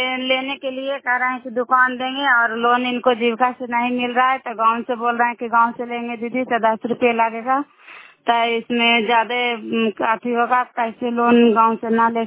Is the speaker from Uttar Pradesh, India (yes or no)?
no; Karai, Bihar, India; नालंदा जिला कराई ब्लॉक के निवासी हूँ।